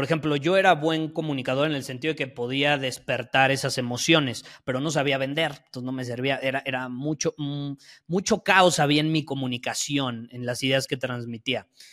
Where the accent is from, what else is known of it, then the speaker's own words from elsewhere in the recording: Mexico; oigan, soy de México, aquí la situación es diferente